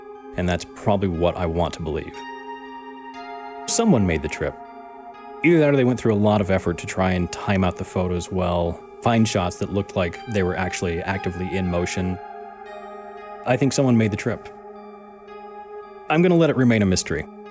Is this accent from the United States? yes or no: yes; Arizona, United States; New Mexico, then Arizona, my home state.